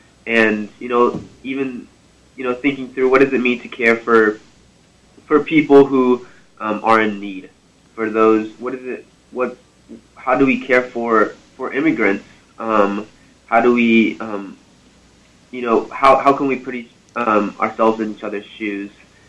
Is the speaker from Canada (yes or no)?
no; Mexico; now in United States; since I grew up in Mexico, I took the seal of biliteracy. I got the state and global seal of biliteracy in Spanish, and I got the state seal of biliteracy in French.